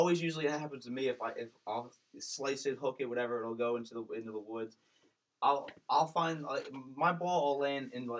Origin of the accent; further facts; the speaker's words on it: Philadelphia, Pennsylvania, United States; We're going to we're from Philly going to a soccer game. In New York.